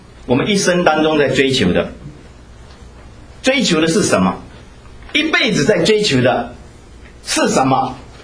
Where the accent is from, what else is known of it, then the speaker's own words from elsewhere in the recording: Taiwan; now in United States; 我是从台湾来的